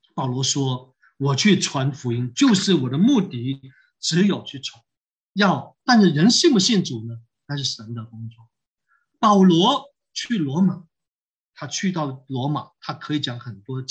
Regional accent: China; 我们中国人讲一个人，你就很有印象

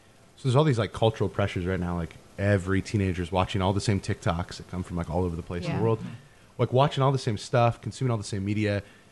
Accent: Iowa, United States; growing up in Northwest Iowa, like you're in every sport, you're in every activity.

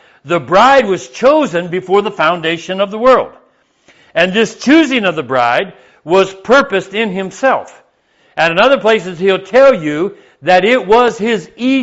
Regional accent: California, United States; now in Florida, United States; I came from California to the farm in Florida, and the difference was drastic.

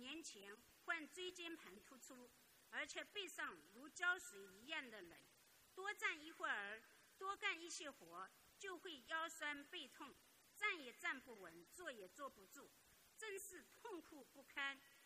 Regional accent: Shaoxing, Zhejiang, China; 我是来自浙江绍兴的一位佛友， … 我信佛已有十多年了

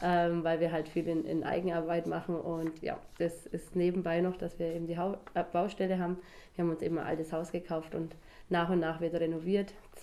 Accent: Wolmutzöl, Bavaria, Germany; Wolmutzöl liegt in der Fränkischen Schweiz.

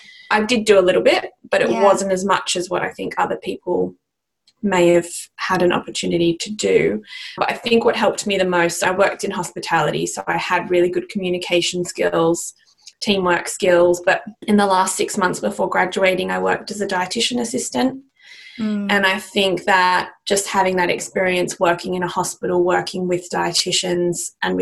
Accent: Australia; now in London, United Kingdom; You can probably tell by the accent that I'm from Australia. So I've been living in the UK for just over 2 years now, working in London.

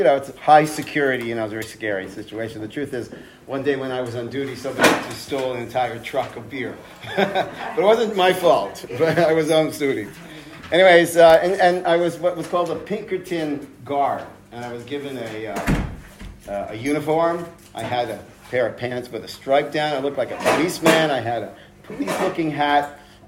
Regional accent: Toronto, Ontario, Canada; I'm from Toronto, Canada.

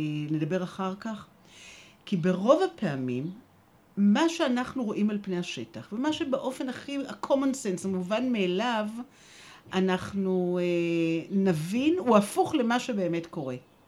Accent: Jerusalem, Jerusalem District, Israel; אני ישראלית, ואני ירושלמית, מצד אחד שורשים עמוקים בירושלים, ומצד שני שורשים עמוקים בשואה.

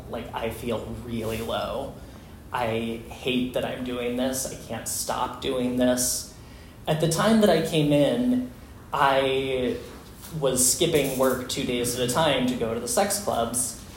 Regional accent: Oklahoma, United States; I grew up in Oklahoma and knew that I had some gender stuff going on.

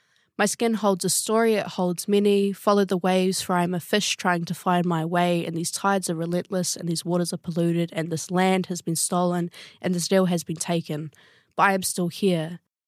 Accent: New Zealand; first language Maori; And I am the first person in, I think, three generations to grow up as te reo Māori as my first language.

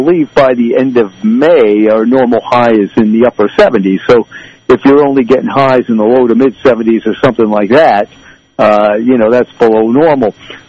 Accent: New Jersey, United States; we were singing … which was my sort of, because I'm from Jersey, I love singing that song.

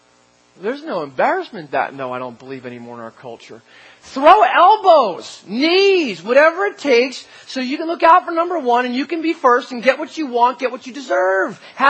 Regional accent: New Jersey, United States; And I was from New Jersey. We speak fast.

